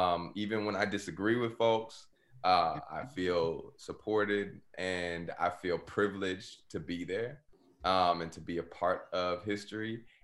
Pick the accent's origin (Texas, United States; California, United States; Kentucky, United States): Texas, United States; Missouri City; also born or lived in Houston; I'm from Most City.